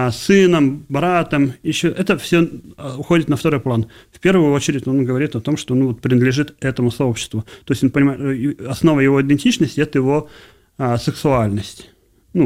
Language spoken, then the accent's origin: Russian; Russia; Я родился в России, я русский, следовательно, я православный.